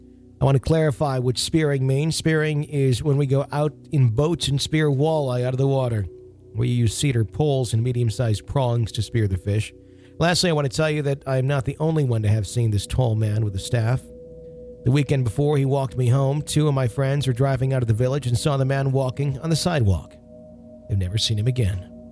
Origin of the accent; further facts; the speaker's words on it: Wisconsin, United States; But there's a newspaper from my home state of Wisconsin, from where my grandparents are from, in Black River Falls.